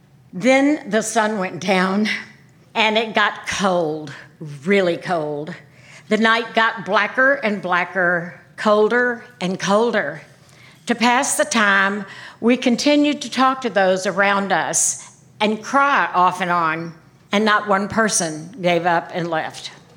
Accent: Pine Bluff, Arkansas, United States; Once they learned I was from the Deep South, and had gone off to college from Pine Bluff, Arkansas in 1957, when Little Rock Central High School was integrated, they had lots of questions.

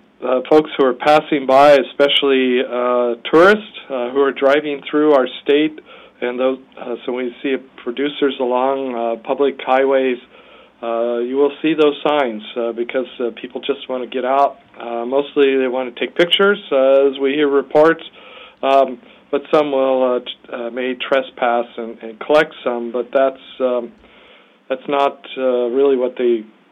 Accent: Oregon, United States; And so when I travel around the world to say I'm from Oregon, we have hemp

